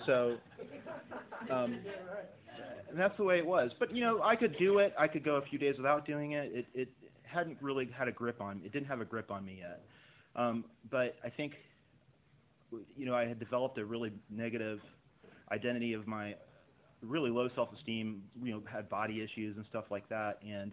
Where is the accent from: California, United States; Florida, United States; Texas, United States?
Florida, United States; I grew up out in Brevard County on the Space Coast.